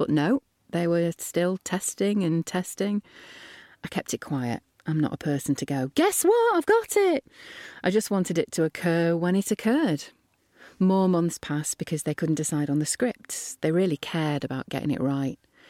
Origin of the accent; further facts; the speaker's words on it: England, United Kingdom; accent: northern; They only want my normal northern accent if it's playing the part of a person giving a testimonial about an earthy, down-to-earth product